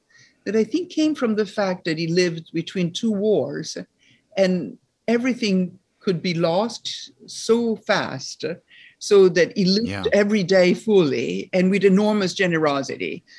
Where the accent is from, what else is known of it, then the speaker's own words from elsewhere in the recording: Rome, Lazio, Italy; also born or lived in Paris, France; Yes, I grew up mostly in Italy, but a lot in France too. I was 3 years old when my parents divorced, and then my mom moved to Paris, to live in Paris, and my father stayed in Rome. So from 3 to 8, we lived in Paris